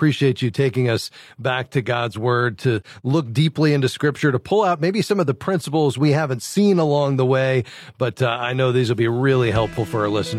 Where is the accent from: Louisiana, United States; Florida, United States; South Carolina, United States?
Florida, United States; Fort Lauderdale; All right, down to Fort Lauderdale, my hometown.